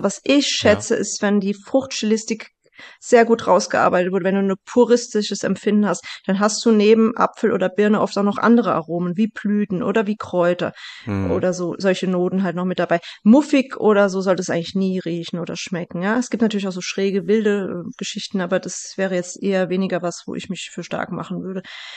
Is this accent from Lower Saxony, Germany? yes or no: no; Hesse, Germany; Ich komme ja aus dem Hessischen, ich bin ja dort geboren